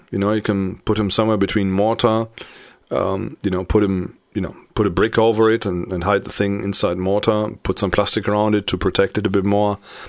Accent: Paderborn, North Rhine-Westphalia, Germany; I had to think about something in my hometown in Paderborn.

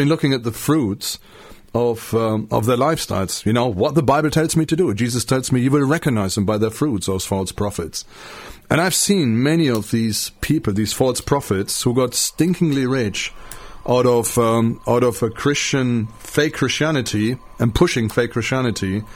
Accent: Germany; To me, I grew up in Germany.

